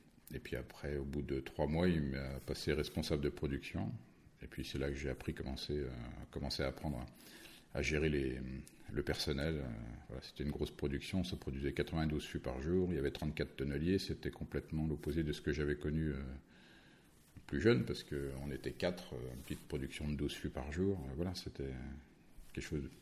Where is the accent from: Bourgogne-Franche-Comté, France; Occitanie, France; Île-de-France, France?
Bourgogne-Franche-Comté, France; Chagny; Moi, je suis natif de Chagny, donc un petit village à côté de Chassin-de-Montrachet, bien connu pour ses blancs. Et voilà, étant collégien dans mon village, en 91